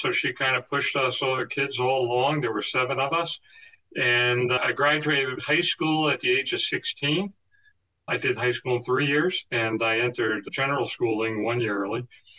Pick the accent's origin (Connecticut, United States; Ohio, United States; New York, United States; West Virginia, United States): New York, United States; Scarsdale; Oh, wow. I grew up in Scarsdale. I've lived on the same block for 64 years now. My dad's house is right next door. He's passed, but I grew up in that house.